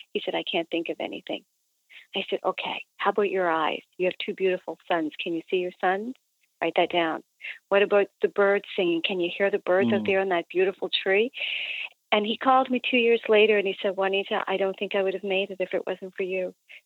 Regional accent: Nova Scotia, Canada; I'm from Nova Scotia in Canada

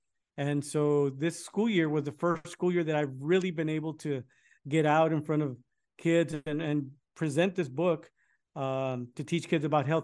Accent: Mission, Texas, United States; So I am from Mission, Texas, where for the 6th year in a row, together with our sister cities of McAllen, Texas and Edinburgh, Texas

